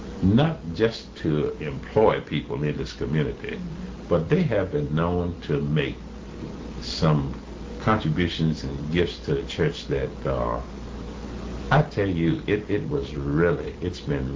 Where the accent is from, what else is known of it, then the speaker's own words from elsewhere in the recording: Esmond, United States; if I went in almost any direction and told persons there, older people, that I was from Esmond, they would say, "Did you ever know Buster Scott?"